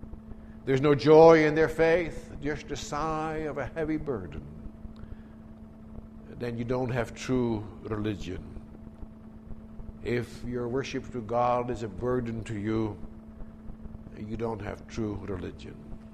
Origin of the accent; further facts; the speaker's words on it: Drenthe, Netherlands; I was a little boy growing up in the Netherlands in the province of Drenthe